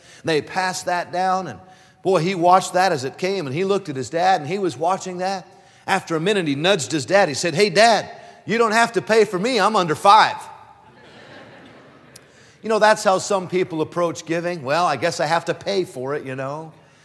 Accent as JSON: {"language": "English", "region": "California", "country": "United States", "said": "I'm your grandson from California. I'm the preacher, the one that preaches out there."}